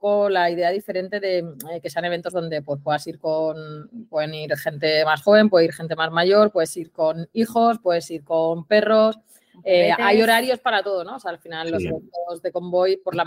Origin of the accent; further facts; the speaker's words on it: Alicante, Valencian Community, Spain; Yo que sí que soy de aquí de Alicante, aunque me he movido bastante